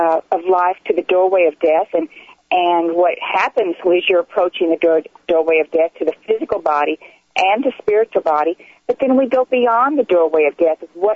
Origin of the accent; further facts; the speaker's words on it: Austin, Texas, United States; Well, I'm from Austin, Texas. I'm a country girl.